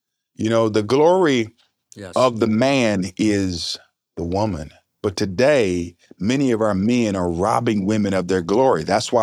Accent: North Carolina, United States; Recently in Wake County, North Carolina, I spoke at our school board meeting here in my hometown.

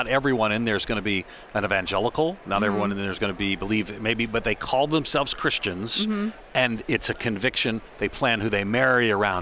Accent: New York, United States; I grew up Roman Catholic outside of New York City on Long Island. And I mean, there's a cultural identity. I was Irish Catholic.

